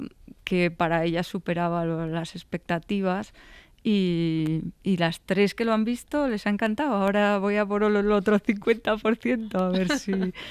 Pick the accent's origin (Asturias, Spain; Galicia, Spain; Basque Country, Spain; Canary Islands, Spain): Asturias, Spain; Oviedo; born there; Y Miguel Ángel siempre quiso que se estrenara en Oviedo porque es mi ciudad natal